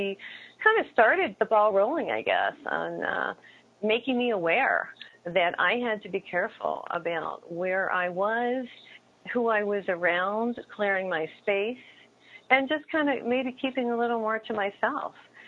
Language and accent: English; New Mexico, United States; And so I'm from New Mexico, and so I went to a Native American lady.